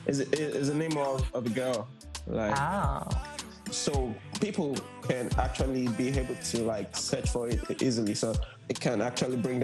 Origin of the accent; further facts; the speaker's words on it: Lagos, Nigeria; I'm 25, from Lagos, Nigeria. I was born May 27th, 1996.